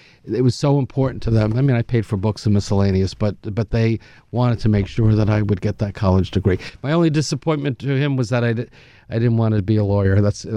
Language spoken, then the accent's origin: English; New York, United States; so I was from Nassau.